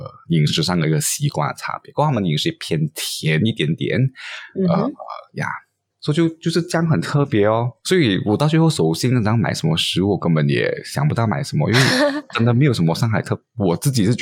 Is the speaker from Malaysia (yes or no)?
yes; Malaysia; 我觉得他们的面条或许是我们马来西亚人不太爱的